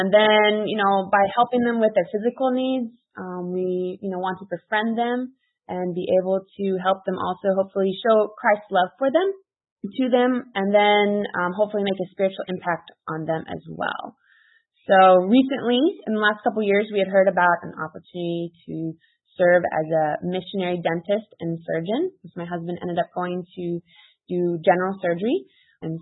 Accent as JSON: {"language": "English", "country": "United States", "moved": "as an adult", "said": "leave our families because we're from the United States as well."}